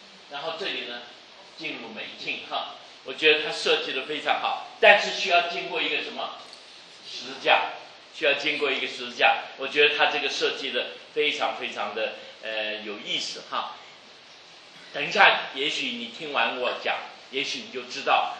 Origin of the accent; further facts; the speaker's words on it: Kunming, Yunnan, China; born there; 我是在昆明出生的